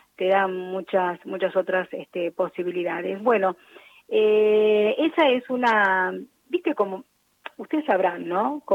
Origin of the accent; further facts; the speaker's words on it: Córdoba, Argentina; now in Neuquén, Argentina; Yo soy de cordobesa, no puedo decir los neuquinos, pero vivo acá hace más de 30 años.